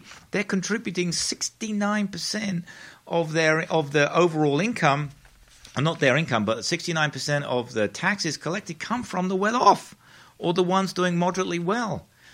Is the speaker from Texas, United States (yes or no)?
yes; Texas, United States; accent: Texas; Now, as you can tell by my heavy Texas accent, I am an American and most importantly, I actually am an independent.